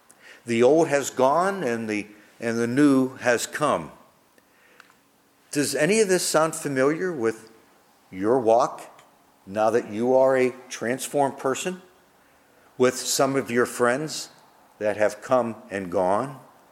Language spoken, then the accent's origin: English; Pittsburgh, Pennsylvania, United States; Some people only know me from when I grew up back on Beachdale Street back in Pittsburgh.